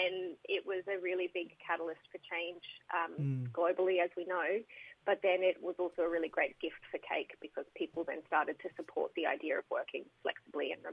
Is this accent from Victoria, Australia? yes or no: no; Brisbane, Queensland, Australia; I'm from Brisbane.